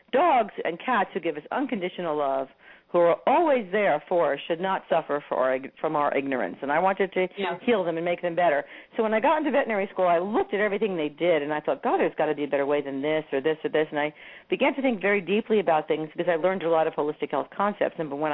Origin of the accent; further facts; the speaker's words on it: New Jersey, United States; I got into medical school but not veterinary school because I was from New Jersey